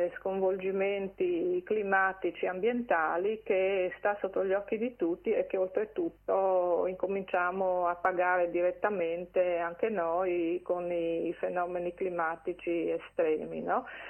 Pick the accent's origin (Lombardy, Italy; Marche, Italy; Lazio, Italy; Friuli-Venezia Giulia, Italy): Friuli-Venezia Giulia, Italy; Porpetto; il sindaco di Porpetto, che tra l'altro è il mio paese